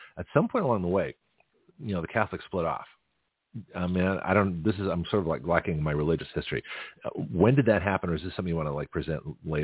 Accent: Lexington, Massachusetts, United States; You know, when I grew up around Boston in Lexington

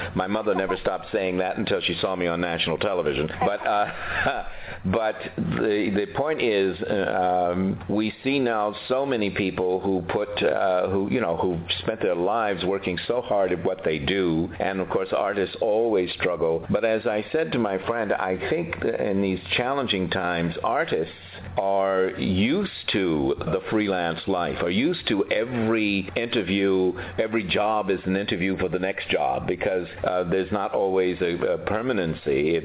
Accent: New York, United States; like I'm from New York, that was always easy

